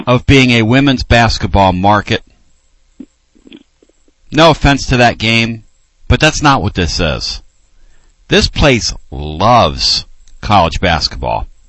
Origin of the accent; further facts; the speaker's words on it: Philadelphia, Pennsylvania, United States; Because they knew I was from Philly, Tony, you know, we were talking about that.